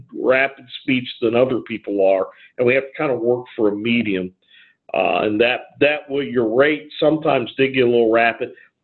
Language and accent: English; Ohio, United States; I grew up in Northeast Ohio, right where the Mid-South and the Northeast kind of come together. And so I grew up in more fast talking region